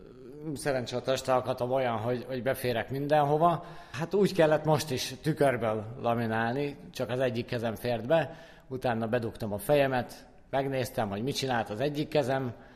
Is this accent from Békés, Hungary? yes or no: yes; Békés, Hungary; Hát vízi faluban nőttünk föl, a körösök találkozásánál, úgyhogy a víz mindig is közel állt hozzánk.